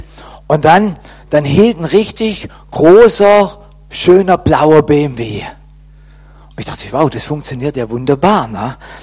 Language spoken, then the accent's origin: German; Crailsheim, Baden-Württemberg, Germany; now in Lüdenscheid, Germany; ich wohne jetzt im Lüdenscheid, aber ursprünglich komme ich eigentlich ganz hier aus der Nähe von Crailsheim. Ich kann jetzt auch sagen, grüß Gott. Und meine Wurzeln liegen hier auch in dem Schwabenland und im Hohenloher Land.